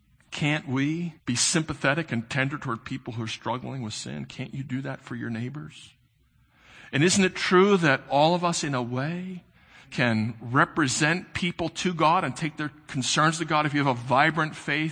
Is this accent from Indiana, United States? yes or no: no; St. Louis, Missouri, United States; now in Philadelphia, United States; we pull our baseball cap over our head because we're from St. Louis. We're from the Midwest. We're nice.